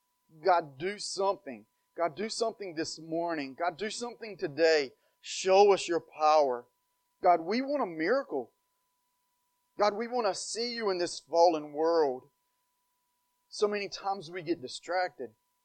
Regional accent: North Carolina, United States; So I'm from North Carolina, and we had a hurricane come through there last night.

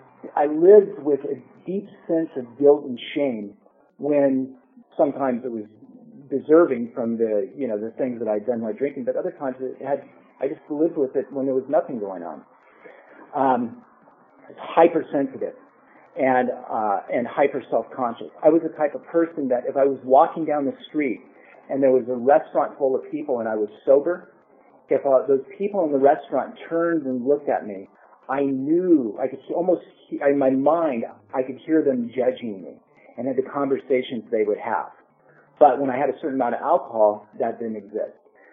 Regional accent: Portland, United States; I grew up here in Portland, and I was raised in a kind of a normal, dysfunctional family, I guess.

